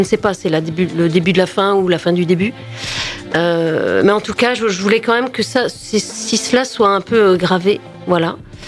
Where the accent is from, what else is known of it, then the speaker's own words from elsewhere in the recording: Bourgogne-Franche-Comté, France; moved away as an adult; also born or lived in Lyon; je viens de Franche-Comté. Hein, j'ai fait mes études à Lyon.